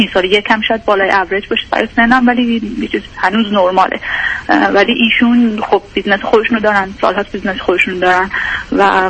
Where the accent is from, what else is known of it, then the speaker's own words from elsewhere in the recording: Iran; moved away as an adult; من حدود 3 سال پیش ساکن اروپا هستم، نزدیک 10 ساله که از ایران اومدم بیرون، 31 سالمه الان و برای ادامه تحصیل اومدم، بعدش هم شروع کردم به کار کردن و دیگه اینجا موندم.